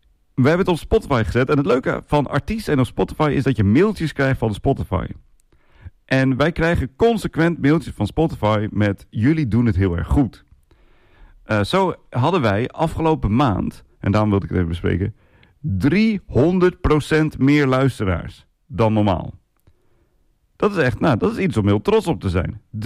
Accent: Drenthe, Netherlands; Nee, ik kan dat nooit zo goed, ik kom uit Drenthe.

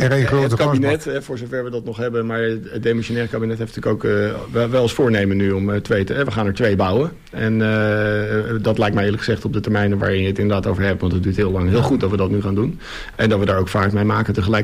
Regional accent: Almere, Flevoland, Netherlands; ik kom uit Almere, dus dan groei je toch op met Ajax om de hoek.

